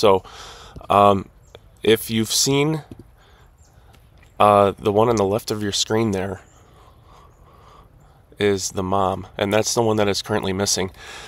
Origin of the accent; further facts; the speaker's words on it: Cary, Illinois, United States; I grew up in Cary since I was 3 years old, have two kids now, starting a family here